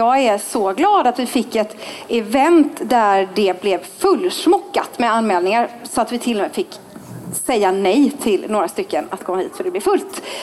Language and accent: Swedish; Huskvarna, Jönköping County, Sweden; Jag är ju också bördig småländska. Jag är från Huskvarna från början